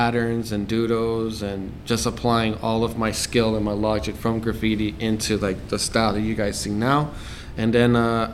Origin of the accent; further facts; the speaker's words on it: Miami, Florida, United States; Yeah, born and raised in Miami, Florida.